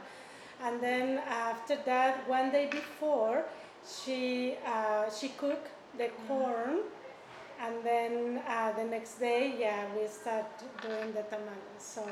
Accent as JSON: {"language": "English", "region": "Guanajuato", "country": "Mexico", "second_language": "English", "lives_now": "United States", "said": "I am from Guanajuato, Mexico, that is on the center part of Mexico."}